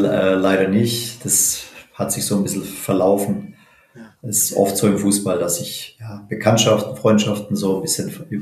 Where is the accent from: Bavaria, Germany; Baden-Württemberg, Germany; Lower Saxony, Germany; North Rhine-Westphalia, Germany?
Baden-Württemberg, Germany; Stuttgart; born there; ich bin in Stuttgart geboren, beide Eltern stammen aus Portugal, sind allerdings auch schon in den 70er Jahren, in den 70er Jahren nach Stuttgart gekommen.